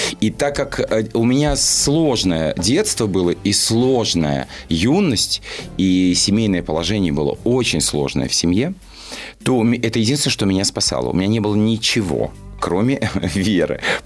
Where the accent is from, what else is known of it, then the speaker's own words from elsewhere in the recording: Baku, Azerbaijan; accent: Baku; now in Moscow, Russia; Но так как я из простой семьи, и еще и из Баку, еще и у меня был сильный акцент, от которого я очень долго, он очень яркий, он очень красивый, но в Москве он, ну, немножко неуместен.